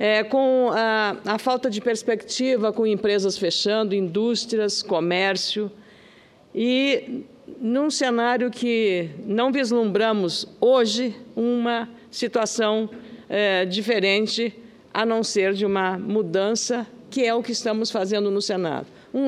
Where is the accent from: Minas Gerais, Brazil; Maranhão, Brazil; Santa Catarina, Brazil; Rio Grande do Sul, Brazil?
Rio Grande do Sul, Brazil; Lagoa Vermelha; E eu uso um ditado muito comum lá na minha terra, Lagoa Vermelha